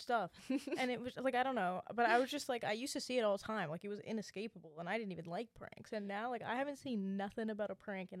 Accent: Brampton, Ontario, Canada; I'm from Brampton, guys.

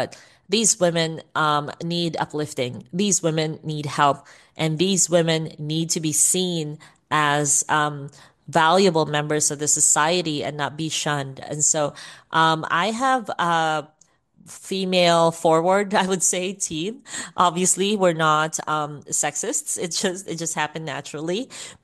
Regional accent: Davao, Davao Region, Philippines; when they got to my city or my hometown where I live in Davao, Philippines.

